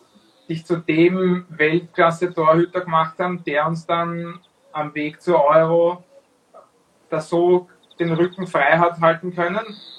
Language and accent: German; Austria